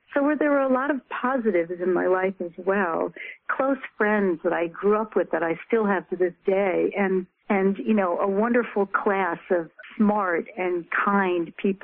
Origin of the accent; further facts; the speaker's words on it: New York, United States; I grew up in Westchester County in a wealthy suburb.